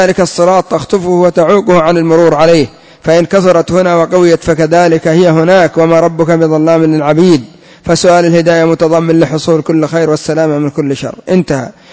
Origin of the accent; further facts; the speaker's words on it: Yemen; تسمى عندنا في اليمن الكلبان